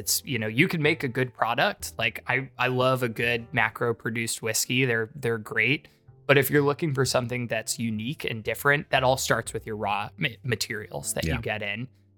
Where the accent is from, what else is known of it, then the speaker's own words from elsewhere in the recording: Maryland, United States; We're both from Maryland, but we had known each other for a really long time.